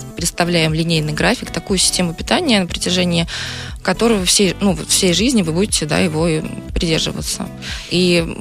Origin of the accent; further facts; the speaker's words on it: Elektrostal, Moscow Oblast, Russia; когда меня привели на первую тренировку в моем родном городе Электросталь